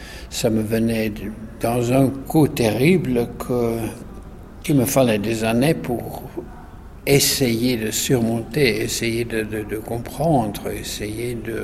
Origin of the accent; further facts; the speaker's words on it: South Africa; moved away as an adult; me rendre conscient de ce qui se passait chez moi en Afrique du Sud